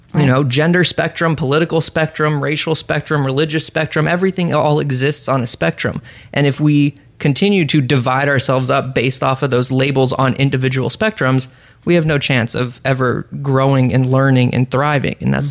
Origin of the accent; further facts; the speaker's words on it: Florida, United States; for me growing up in Florida in high school, before I came out of the closet, it was the same feeling.